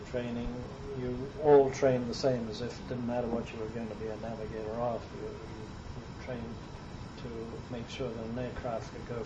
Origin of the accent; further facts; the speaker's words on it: London, United Kingdom; also born or lived in Tianjin, China; And I was basically raised in the United Kingdom in the vicinity of London.